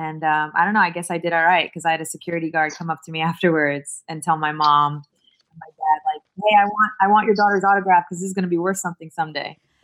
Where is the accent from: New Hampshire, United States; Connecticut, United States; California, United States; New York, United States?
New York, United States; Syosset; Born and raised in Syosset, lived there my whole life, basically up until college.